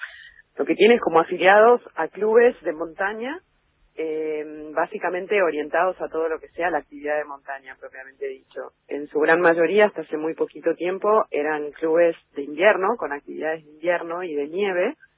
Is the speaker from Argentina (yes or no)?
yes; Bariloche, Río Negro, Argentina; also born or lived in -; Me fui muchos años de Bariloche a estudiar, nada, me casé, viví un tiempo fuera y lejos, Y cuando volví a Bariloche, en el año 2001